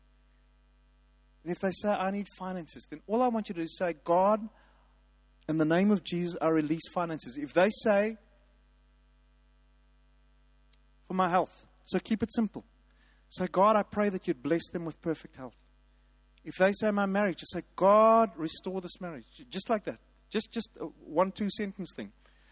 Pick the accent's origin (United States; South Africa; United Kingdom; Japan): South Africa; There's something rotten about being South African. I'm patriotic. I love the country.